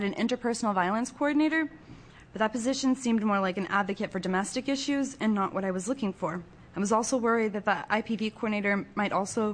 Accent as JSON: {"language": "English", "town": "Coos Bay", "region": "Oregon", "country": "United States", "said": "I'm from Coos Bay, Oregon."}